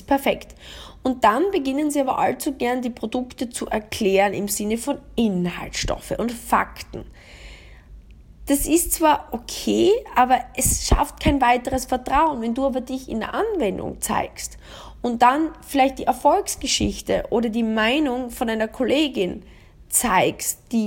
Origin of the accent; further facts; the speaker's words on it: Austria; Das Prinzip der Nähe besagt, dass bei uns in Österreich, ich weiß nicht, ob das in Deutschland, ob du das auch kennst, wenn du jetzt Deutsch aus Deutschland zuhörst